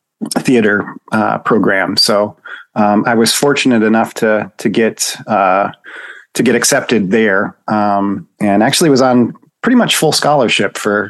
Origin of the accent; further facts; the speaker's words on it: Pennsylvania, United States; I grew up in North Central, which is very rural. Probably the closest like known city would be Corning, New York. Actually, we're right on the New York State border.